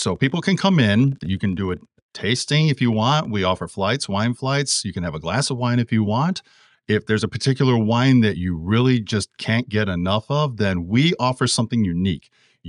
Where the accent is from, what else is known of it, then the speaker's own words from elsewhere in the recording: Warren, Michigan, United States; So I personally grew up in Warren, Michigan, right around the 12 Mile and Hoover area. I ended up going to Bishop Foley High School in Madison Heights.